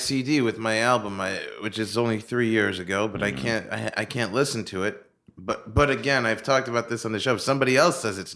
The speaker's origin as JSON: {"language": "English", "town": "Flushing", "region": "New York", "country": "United States", "tie": "born or raised there", "said": "I grew up near Shea Stadium."}